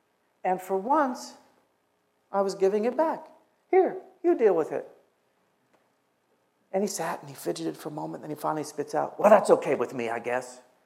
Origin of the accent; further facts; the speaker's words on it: Long Beach, California, United States; the Bay was a place that for each of us held these indelible, joyful memories of times growing up in Long Beach.